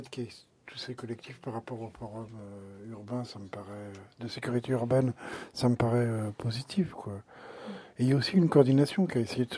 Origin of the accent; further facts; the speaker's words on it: Paris, Île-de-France, France; Et pour avoir vécu en tant que Parisien la fin de mon quartier natal dans le 12e arrondissement